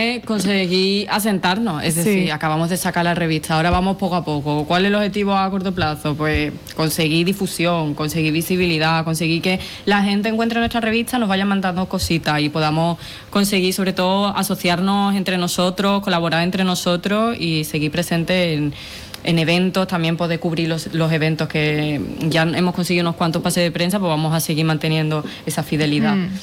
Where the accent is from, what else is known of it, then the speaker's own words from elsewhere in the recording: Jerez de la Frontera, Andalusia, Spain; las dos somos de Jerez